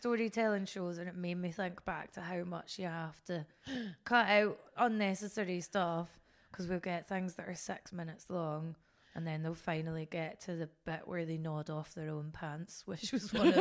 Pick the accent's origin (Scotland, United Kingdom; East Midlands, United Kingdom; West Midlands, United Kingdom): Scotland, United Kingdom; born there; I was born in Scotland in a bit that was full of Irish immigrants. I was a really tight Catholic till I was 16.